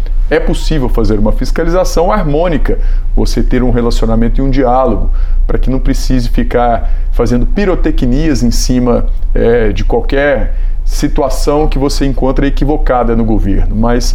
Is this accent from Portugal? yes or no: no; Passos, Minas Gerais, Brazil; no entorno de Passos, que é a minha terra natal, a minha base eleitoral maior.